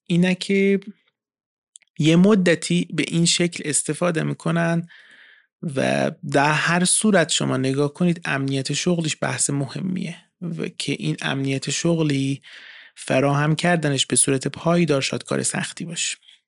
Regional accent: Iran; خب ما تو ایرانیم و ایرانی حساب میشیم

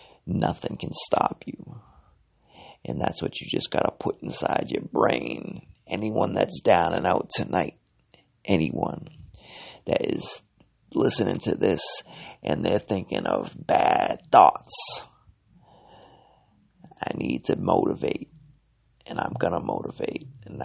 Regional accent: Lynn, Massachusetts, United States; straight out of Lynn.

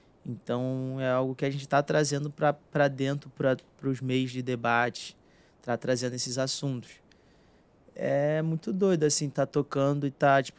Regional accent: Rio de Janeiro, Brazil; eu sou nascido e criado no Morro Santo Amaro.

